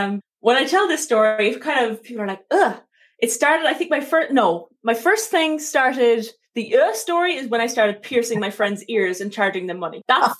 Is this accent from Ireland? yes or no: yes; Ireland; moved away as an adult; So, yeah, I'm Irish. I'm here now about 2 years or so.